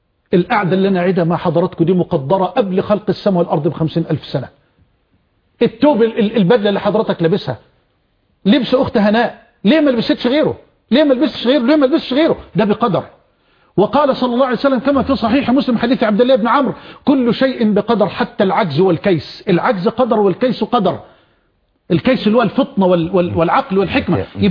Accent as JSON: {"language": "Arabic", "town": "Mansoura", "region": "Dakahlia", "country": "Egypt", "said": "أخ من إخواننا القضاء في المنصورة وأنا من المنصورة"}